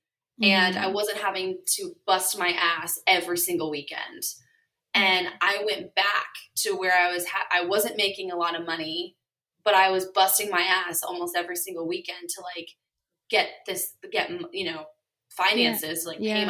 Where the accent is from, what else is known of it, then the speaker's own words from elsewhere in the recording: United States; now in United Kingdom; Like, I'm an American coming over and living in the UK.